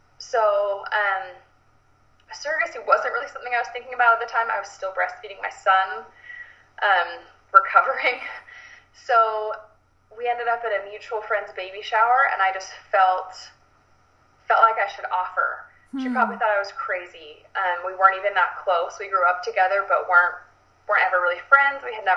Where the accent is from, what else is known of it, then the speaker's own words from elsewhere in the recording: Utah, United States; Background-wise, I was born and raised in Utah. I have four siblings.